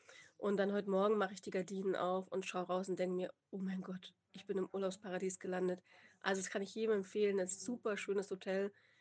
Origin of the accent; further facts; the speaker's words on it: Aschaffenburg, Bavaria, Germany; weil ich gebe ja auch bei uns in Aschaffenburg, da komme ich her, gebe ich auch Workshops.